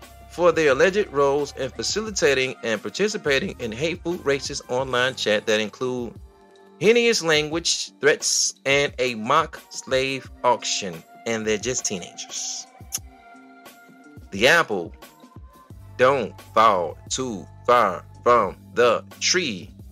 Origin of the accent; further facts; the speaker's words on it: Michigan, United States; And I'm like, beloved, I'm from Michigan.